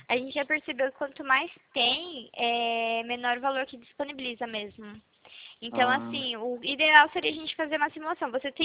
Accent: Itu, São Paulo, Brazil; eu sou de São Paulo, é de Itu, cidade de São Paulo.

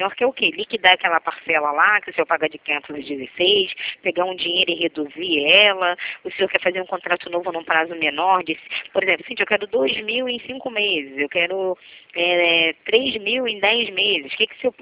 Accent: Rio de Janeiro, Brazil; eu sou daqui do centro do Rio

